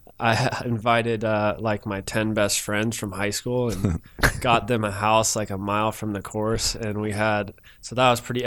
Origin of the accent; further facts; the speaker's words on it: Kennesaw, Georgia, United States; now in Alpharetta, United States; No, I grew up in Kennesaw. So I went to Harrison High School.